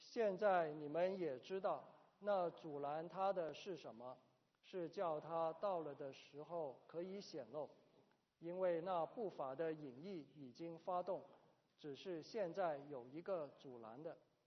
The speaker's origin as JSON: {"language": "Chinese", "country": "China", "tie": "born or raised there", "said": "我们从小长大，我们在中国长大，没有这个种族的问题"}